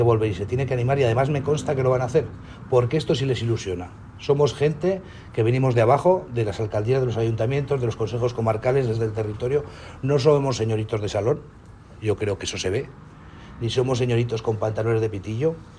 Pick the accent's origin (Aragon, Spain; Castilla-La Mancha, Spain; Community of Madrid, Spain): Aragon, Spain; yo mismo vengo de Guadalajara-Balambre, de la otra punta de Aragón.